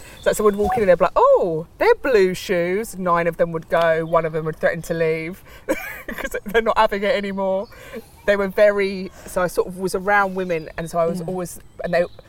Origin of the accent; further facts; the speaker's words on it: London, United Kingdom; I was born in Regent's Park Estate, it's a council estate, down in Warren Street, in between Warren Street and Mornington Crescent.